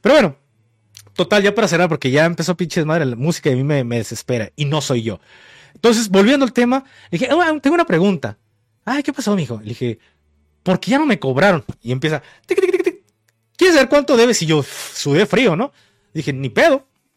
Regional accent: Mexico; Como buen mexicano, pusimos un diablito para librar el día porque teníamos grabaciones.

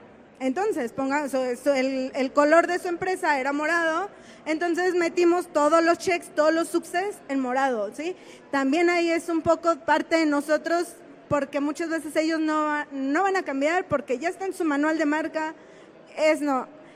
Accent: Guadalajara, Jalisco, Mexico; Yo soy de Guadalajara. Ahí también nos tocó fuerte

